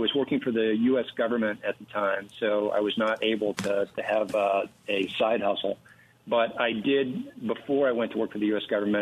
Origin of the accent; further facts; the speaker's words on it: Wyoming, United States; given my background growing up in Wyoming and having experienced a bit of 1870s life.